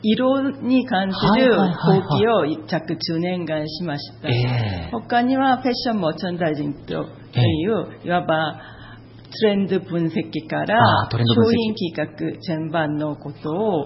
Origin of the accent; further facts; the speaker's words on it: Seoul, South Korea; Japanese is a second language; moved away as an adult; now in Shizuoka, Japan; 韓国ソウル出身です。